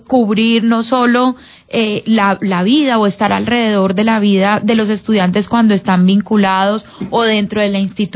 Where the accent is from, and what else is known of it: Cali, Valle del Cauca, Colombia